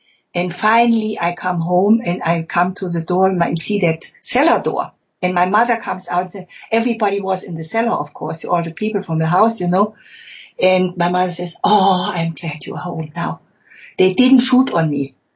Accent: Leipzig, Saxony, Germany; 2-3 years ago, I went to my hometown, to Leipzig, which I hadn't been for all these years. And I went to the house where I used to live as a child. And I went also to where my mother came from, to the town, which was Weißenfels.

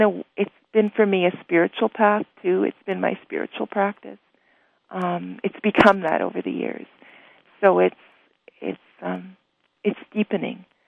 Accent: Toronto, Ontario, Canada; now in Ottawa, Canada; I'm from Toronto. I was born in Toronto, so you're close.

